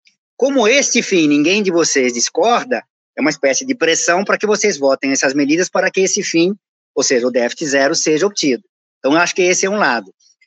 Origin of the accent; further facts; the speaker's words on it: Paraíba, Brazil; Eu passei minha adolescência na Paraíba